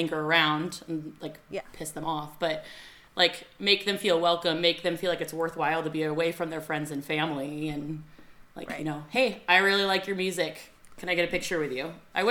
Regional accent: New England, United States; As a kid, we definitely get to like go see them growing up in New Hampshire and Maine and New England.

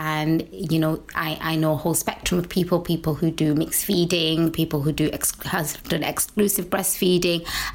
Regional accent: India; I'm Indian and my family are Muslim.

